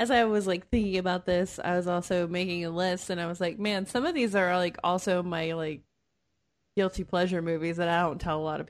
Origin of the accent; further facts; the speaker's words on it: United States; I am the American one.